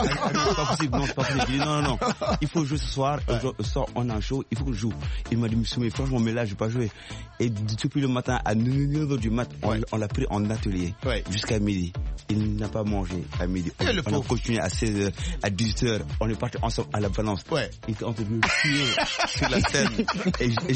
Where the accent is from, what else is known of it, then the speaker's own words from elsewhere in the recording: Dakar, Senegal; Oui, du Sénégal.